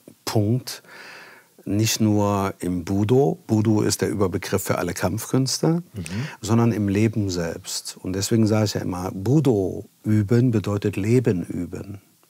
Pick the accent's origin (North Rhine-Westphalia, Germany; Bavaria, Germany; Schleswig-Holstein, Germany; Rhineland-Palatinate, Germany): Rhineland-Palatinate, Germany; Trier; Dann hat, mhm, er seine Frau kennengelernt, die war aus Trier, mhm, mein Heimatort.